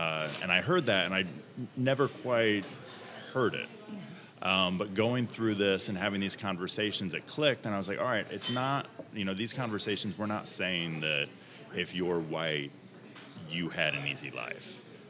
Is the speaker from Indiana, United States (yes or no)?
yes; Indiana, United States; As a gay man growing up in Indiana in a pretty working class, blue collar family, I get it, but I don't get it exactly.